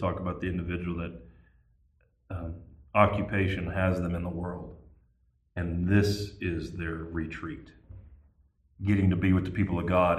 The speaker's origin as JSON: {"language": "English", "region": "Southern United States", "country": "United States", "tie": "born or raised there", "said": "Lee and I grew up in the Bible Belt."}